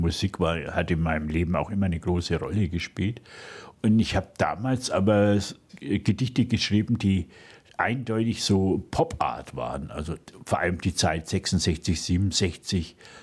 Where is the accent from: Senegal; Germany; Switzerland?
Germany; Fürth, Bavaria; Fort, wo ich aufgewachsen bin